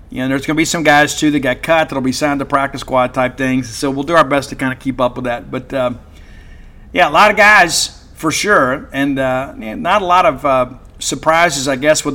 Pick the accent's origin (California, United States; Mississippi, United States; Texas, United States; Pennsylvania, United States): Mississippi, United States; Columbia; From my hometown, Columbia, Mississippi.